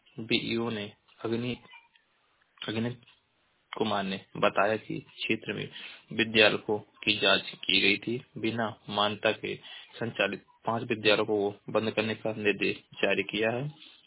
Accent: Maharajganj, Uttar Pradesh, India; मैं जिला महाराजगंज का निवासी हूँ।

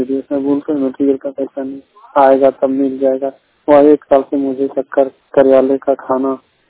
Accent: Langiya, Jharkhand, India; ग्राम लांगिया panchayat दोठो post सिमलो प्रखंड जमुआ का रहने वाला हूँ।

